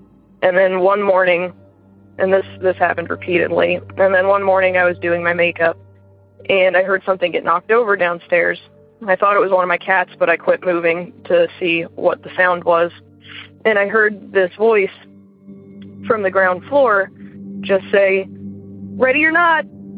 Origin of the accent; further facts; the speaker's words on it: Midwest, United States; and I'm from the Midwest. I grew up in a Victorian house that was crazy haunted